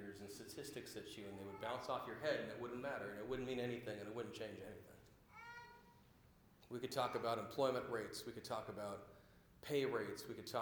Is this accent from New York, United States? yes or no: no; Washington, United States; You know, growing up, I grew up in South King County. I grew up in a part of the state that proudly declares itself at times to be, quote, redneck.